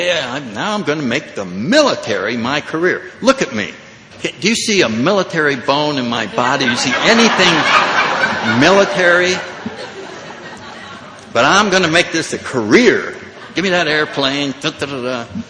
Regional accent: New England, United States; Now, very briefly, I grew up in New England, had a good, nice little family, didn't drink till I was in college

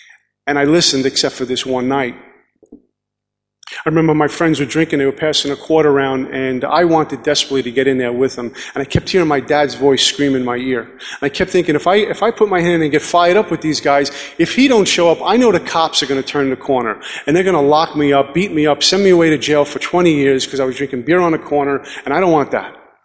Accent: Brooklyn, New York, United States; My first drink came when I was about 14 years old growing up in Brooklyn.

